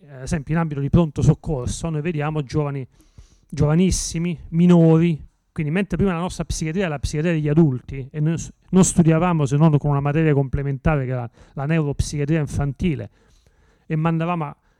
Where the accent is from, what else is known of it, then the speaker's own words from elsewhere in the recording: Naples, Campania, Italy; born there; now in Cosenza, Italy; Io tra l'altro sono nato a Napoli, vivo a Cosenza